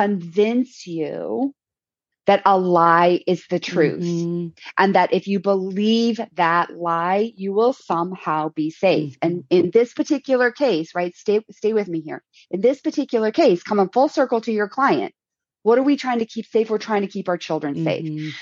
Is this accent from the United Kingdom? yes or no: no; Illinois, United States; oh, I know where it is. I'm from Illinois, so I know what you're talking about.